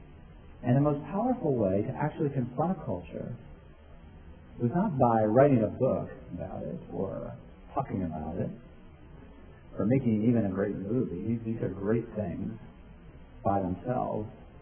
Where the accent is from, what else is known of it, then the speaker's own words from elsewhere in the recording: New York, United States; I am a Christian, but I'm also an American. I'm a New Yorker, and I'm essentially a villager.